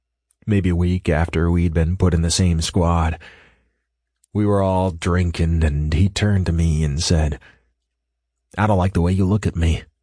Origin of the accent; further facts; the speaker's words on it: Tennessee, United States; now in Georgia, United States; I grew up in Tennessee, but I moved here shortly after I got back from Iraq.